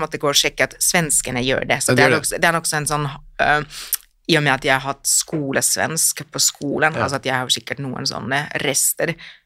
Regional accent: Finland; accent: Finnish; Norwegian is a second language; moved away as an adult; now in Norway; i og med at jeg har kommet til Norge som voksen, så har jo min finske etnolekt, altså at jeg, alle hører veldig tydelig at jeg kommer fra Finland, jeg kan ikke den her y-lyden

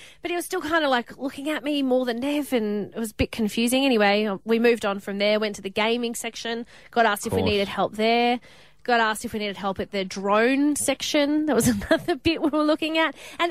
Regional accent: Canberra, Australian Capital Territory, Australia; I always knew that the Ngunnawal land was where I grew up in Canberra.

